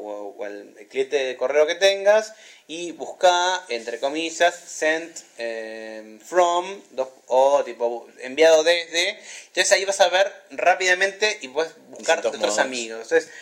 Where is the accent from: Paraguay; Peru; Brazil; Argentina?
Argentina; Campana, Buenos Aires Province; Yo soy de Ciudad de Campana.